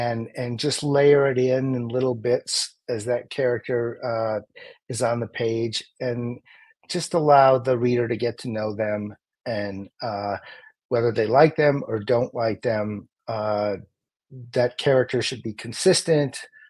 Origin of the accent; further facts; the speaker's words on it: Minnesota, United States; Oh yeah, I mean, I grew up in Minnesota.